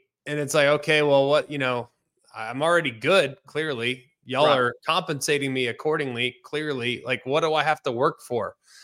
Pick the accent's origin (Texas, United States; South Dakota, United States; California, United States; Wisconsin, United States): Texas, United States; Dallas-Fort Worth; Having seen some of the best Texas teams up close as a player and really growing up in Dallas-Fort Worth and growing up a Longhorn fan